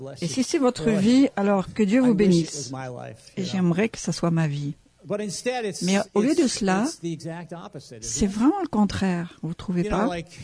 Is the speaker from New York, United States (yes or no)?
yes; New York, United States; Et quand j'étais un enfant, j'ai grandi à New York.